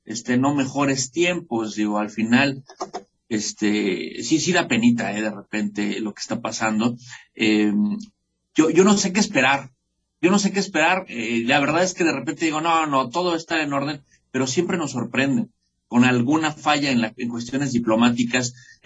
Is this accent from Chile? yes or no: no; Mexico; A mí me da, la verdad, como mexicano, es un poquito de pena